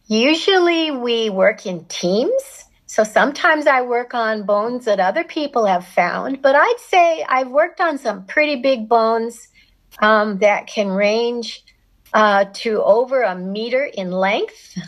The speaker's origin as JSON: {"language": "English", "region": "Colorado", "country": "United States", "said": "I'm a paleontologist from Colorado in the United States"}